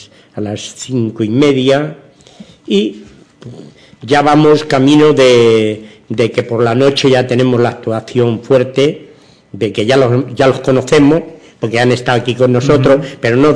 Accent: Community of Madrid, Spain; Yo que soy madrileño

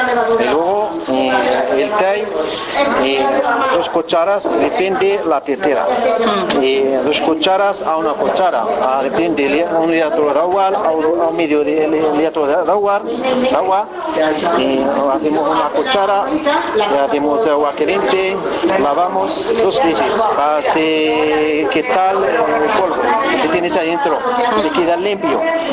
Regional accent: Morocco; Spanish is a second language; moved away as an adult; now in Spain; Yo vine de Marruecos sin estudiar.

